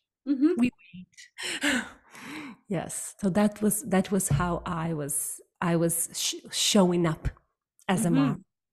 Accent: Ukraine; I grew up in Ukraine.

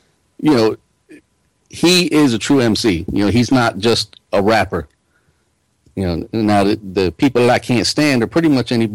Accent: New York, United States; moved away as an adult; now in Virginia, United States; Well, you know, I grew up in New York. You know, I didn't come down to Virginia until the Navy made me.

